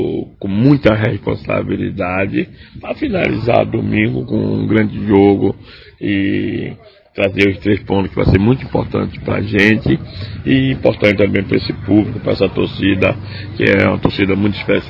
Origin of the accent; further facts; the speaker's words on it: Bahia, Brazil; Coisa dos baianos, também sou baiano.